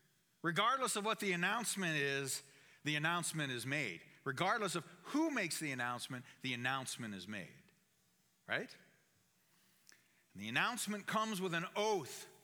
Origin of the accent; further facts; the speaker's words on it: New England, United States; And when I came from New England and experienced a thunderstorm and a lightning storm, tropical like here, I'd never seen anything like that up north.